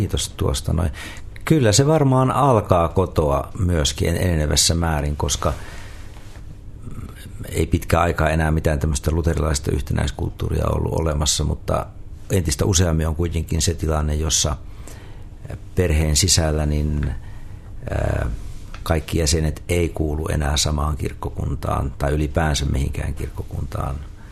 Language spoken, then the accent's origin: Finnish; South Ostrobothnia, Finland; meillä päin siellä Etelä-Pohjanmaalla, niin edelleen kirkolla on sija ihmisten elämässä